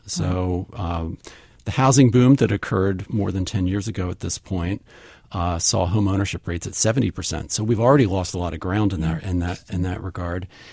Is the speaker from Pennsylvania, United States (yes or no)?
yes; Havertown, Pennsylvania, United States; And I grew up actually near Ardmore. I grew up in Havertown and would ride my bicycle to Plastic Fantastic, which was a record store right on Lancaster Avenue there.